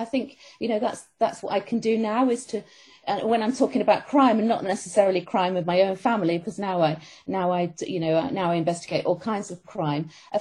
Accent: Manchester, North West England, United Kingdom; And my Italian family, who were in Manchester, because I'm from Manchester

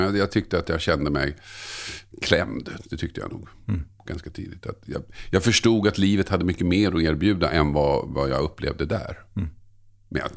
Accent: Tumba, Stockholm County, Sweden; born or raised there; also born or lived in Södertälje

